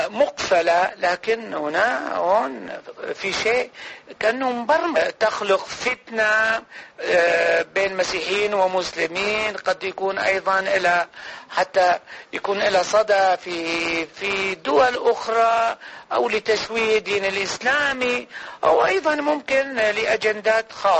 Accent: Iraq; نحن عراقيين يعني،

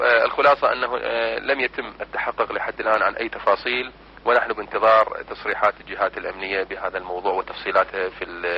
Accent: Iraq; ما عندنا في العراق في السابق أنه هناك موانئ أهلية

